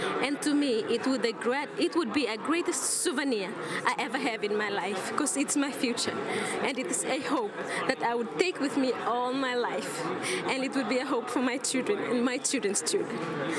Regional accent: Solomon Islands; I'm from Solomon Islands. I'm 23

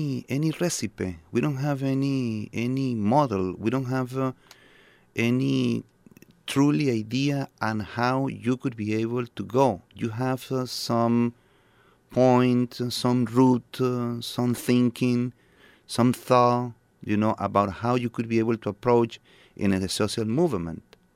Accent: Venezuela; I'm coming from Venezuela, and I've been involved in the revolutionary food movement since 25 years ago.

